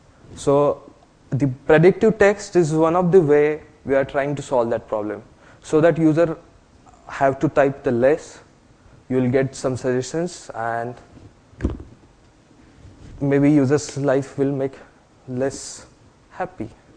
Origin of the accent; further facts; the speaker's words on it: India; first language Marathi; English is a second language; my mother tongue is Marathi, I always feel frustrated.